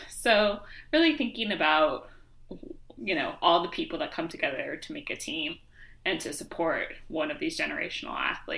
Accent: Seattle, Washington, United States; You know, I grew up in Seattle. We'll talk more about being a Mariners fan

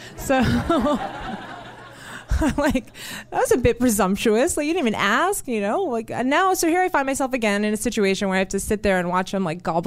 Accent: New York, United States; I grew up in New York and I had actually just had gotten back from Europe

